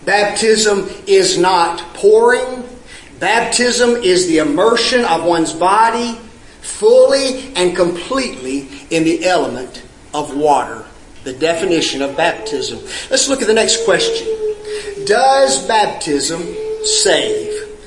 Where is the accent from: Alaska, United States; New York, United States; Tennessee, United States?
Tennessee, United States; Memphis; When I was a child growing up in Memphis, we attended at the Knight Arnold Church of Christ, and Brother E.L. Whitaker was the minister there.